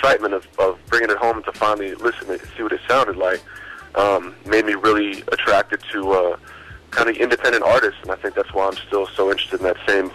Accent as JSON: {"language": "English", "region": "New York", "country": "United States", "tie": "born there", "said": "And I was born in New York, and he played a lot of Latin bands and stuff"}